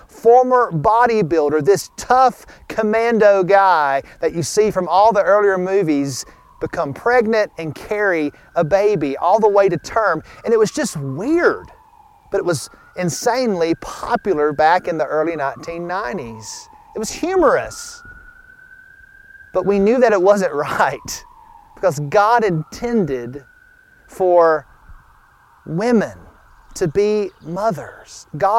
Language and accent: English; Alabama, United States; as I grew up in Northwest Alabama, I'm the second of five boys.